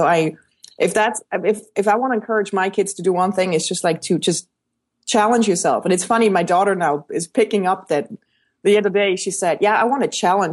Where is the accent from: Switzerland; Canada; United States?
Switzerland; You know, I'm Swiss. I grew up in Switzerland.